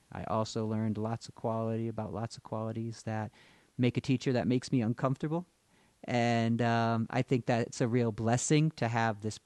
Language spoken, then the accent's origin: English; Massachusetts, United States; I was living in Boston. I was raised in Massachusetts, and I was in my mid-20s and hadn't lived anywhere else.